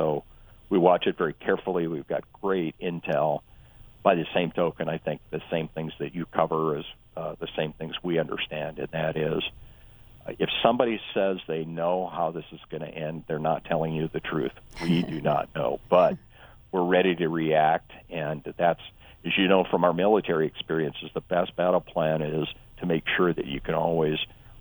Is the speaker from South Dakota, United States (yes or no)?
yes; Yankton, South Dakota, United States; And there is a sales tax on that goes to my hometown of Yankton and to my state.